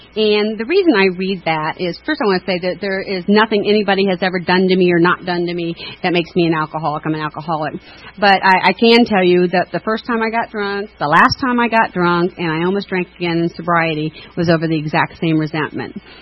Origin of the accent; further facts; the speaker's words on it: Lima, Ohio, United States; So I'm from Lima, Ohio. Anybody ever heard of it?